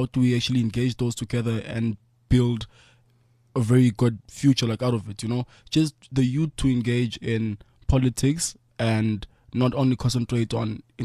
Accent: Soweto, Gauteng, South Africa; I grew up in Putiatlan, Soweto

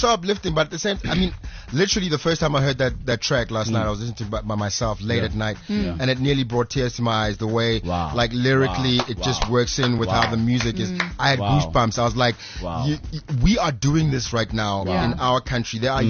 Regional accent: Pretoria, Gauteng, South Africa; because I'm from Pretoria, right, and we like to match.

